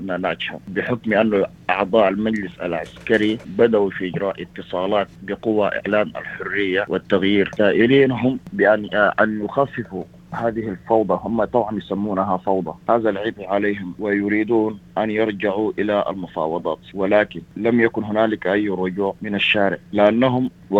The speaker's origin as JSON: {"language": "Arabic", "country": "Sudan", "lives_now": "Australia", "said": "إحنا كسودانيين هنا مثلا في أستراليا"}